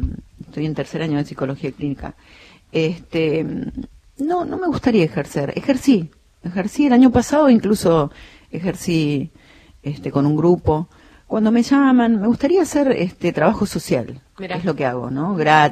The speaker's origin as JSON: {"language": "Spanish", "region": "Mendoza", "country": "Argentina", "said": "Todo, cada vez más. Yo soy recontra mendocina."}